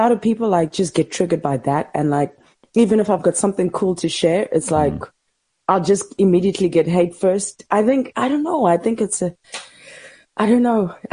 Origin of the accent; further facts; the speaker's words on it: South Africa; as a South African, as a Zulu, as a human being